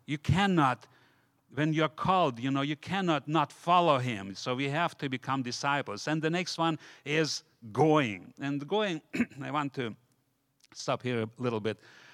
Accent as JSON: {"language": "English", "region": "Siberia", "country": "Russia", "tie": "born or raised there", "said": "Like, I remember growing up in Siberia, you know, so we didn't have Bibles. They were all confiscated."}